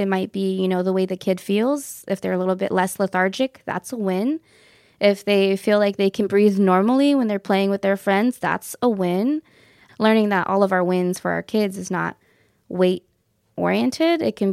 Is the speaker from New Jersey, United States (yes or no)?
no; New Mexico, United States; I'm from the Canyoncito Band of Navajos.